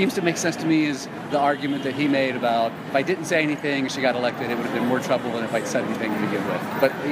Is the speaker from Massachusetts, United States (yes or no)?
no; New York City, New York, United States; As a New Yorker, I feel like we have a different perspective because I've lived here forever.